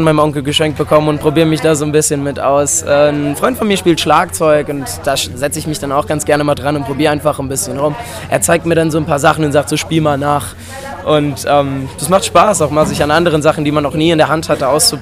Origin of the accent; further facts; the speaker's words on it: Darmstadt, Hesse, Germany; Ich komme aus Darmstadt, das liegt in Hessen, das ist so ungefähr 20, 30 Minuten von Frankfurt entfernt.